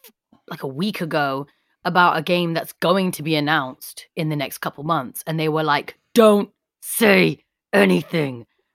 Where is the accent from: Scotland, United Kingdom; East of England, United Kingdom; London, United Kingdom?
London, United Kingdom; Hackney; I'm from Hackney.